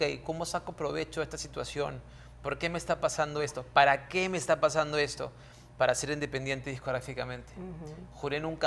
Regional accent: Lima, Peru; born there; Amo el Pacífico, soy hombre de la costa del Pacífico, acuérdate, yo nací en Lima.

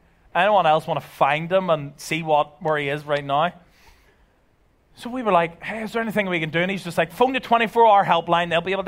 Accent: Belfast, Northern Ireland, United Kingdom; now in Ireland; And I'm originally from Belfast, as you could probably tell by my accent. So I have a UK driver's license. I thought, I live in Ireland.

